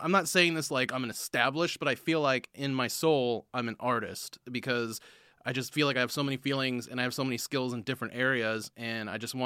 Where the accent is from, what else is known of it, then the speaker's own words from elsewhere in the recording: Washington, United States; also born or lived in Bay Area, California / Portland / Los Angeles; So I was born in the Bay Area, and then at like 10, I moved to Washington State, and then at like 24 or 25, I moved back to the Bay Area